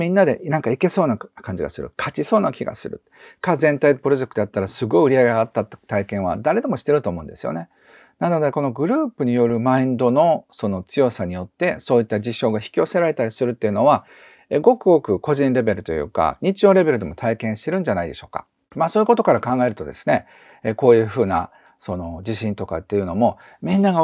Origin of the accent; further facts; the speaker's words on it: Kobe, Hyogo, Japan; 僕は神戸出身なので、